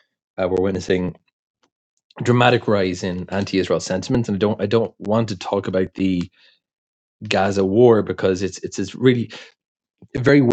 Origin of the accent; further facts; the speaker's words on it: Ireland; When I was growing up in Ireland